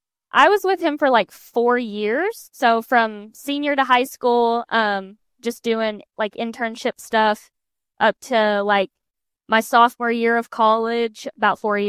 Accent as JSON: {"language": "English", "town": "Henderson", "region": "Kentucky", "country": "United States", "tie": "born or raised there", "said": "So I'm born and raised in Henderson, Kentucky, not from Indiana. I'm from Kentucky"}